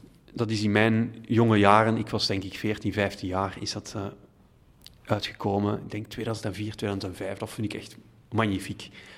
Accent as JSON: {"language": "Dutch", "town": "Leuven", "region": "Flemish Brabant", "country": "Belgium", "said": "omdat ik zelf uit het Leuvense kom"}